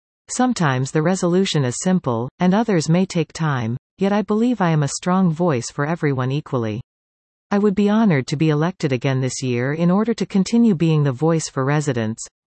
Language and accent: English; Valley East, Ontario, Canada; I am a resident, business owner, volunteer and community leader in Ward 6. I was born and raised in Valley East and have strong ties to the community.